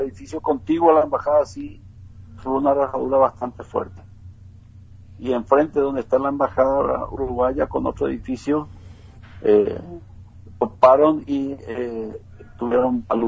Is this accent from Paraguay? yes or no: yes; Paraguay; now in Mexico